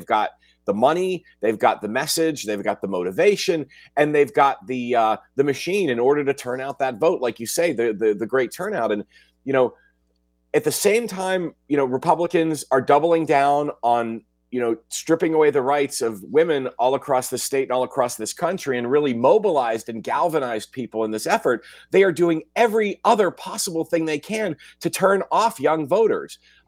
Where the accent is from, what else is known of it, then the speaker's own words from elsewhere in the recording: Wisconsin, United States; I mean, I'm from Dane County